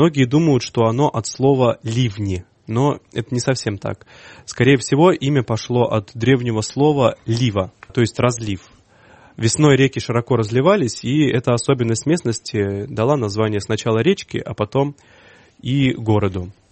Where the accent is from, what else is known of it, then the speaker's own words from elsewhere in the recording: Livny, Oryol Oblast, Russia; born there; Я родился в Орловской области, в Орловской губернии, город Ливны. Это небольшой город